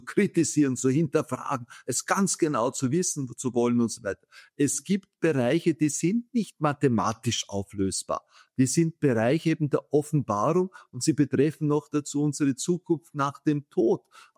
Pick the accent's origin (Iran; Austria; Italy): Austria; als Österreicher